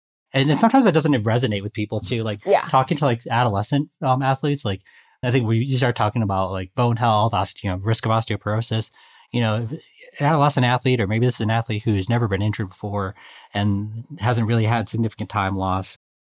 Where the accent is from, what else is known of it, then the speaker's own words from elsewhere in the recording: Chicago, Illinois, United States; I grew up in Chicago during the 90s, Michael Jordan era, and that's what I love.